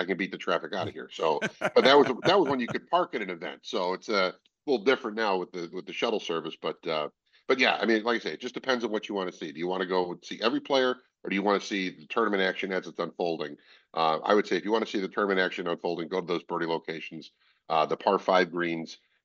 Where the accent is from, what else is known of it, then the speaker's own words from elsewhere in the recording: Chicago, Illinois, United States; what I used to do growing up in Chicago, I used to go to the Western Open at Butler National and then Cog Hill.